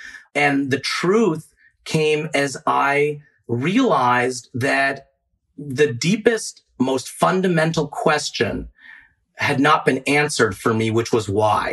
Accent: Maryland, United States; But growing up in Maryland, where at least at that time, it was still a very Catholic state, very Catholic community, all of our friends were Catholics.

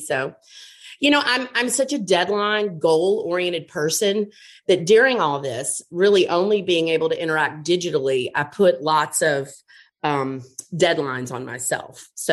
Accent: Montgomery, Alabama, United States; I grew up in Montgomery, yes.

